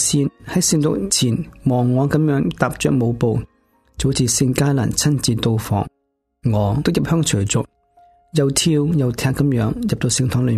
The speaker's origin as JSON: {"language": "Chinese", "country": "Hong Kong", "said": "好像我们香港人拍"}